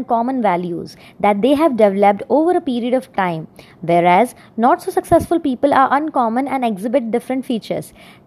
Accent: India; Well, I am from India and he is from Pakistan.

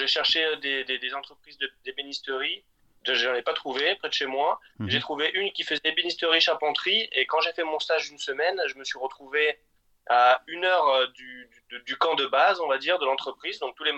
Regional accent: Toulon, Provence-Alpes-Côte d'Azur, France; oui, je viens de Toulon et très tôt j'ai voulu avoir un travail manuel.

